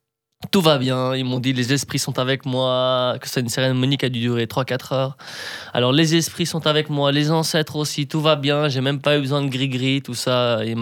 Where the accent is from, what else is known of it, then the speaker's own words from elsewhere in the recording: Switzerland; Bah, les gens peuvent me suivre, puis bien sûr je suis suisse, ça me suit aussi partout, mon identité suisse.